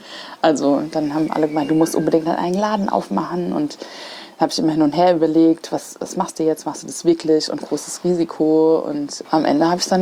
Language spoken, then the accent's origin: German; Mainz-Kostheim, Hesse, Germany; born or raised there